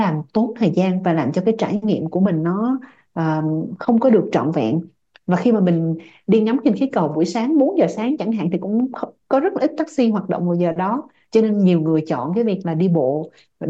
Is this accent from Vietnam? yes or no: no; Australia; Thì đối với mình là người Úc, mình có cái driving license của mình